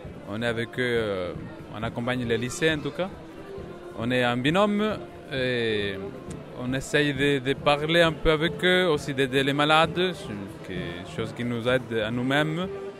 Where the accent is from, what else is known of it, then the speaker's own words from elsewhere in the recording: Ecuador; French is a second language; now in France; je viens de l'Équateur.